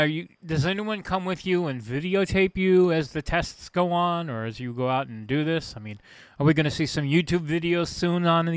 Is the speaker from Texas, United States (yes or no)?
no; Long Island, New York, United States; I'm not originally from here. I'm born and raised on Long Island.